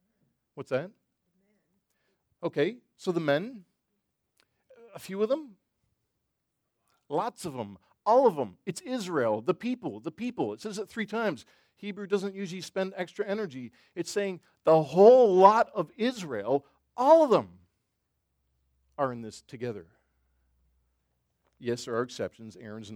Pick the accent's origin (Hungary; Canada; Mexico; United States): Canada; I don't care. I'm Canadian.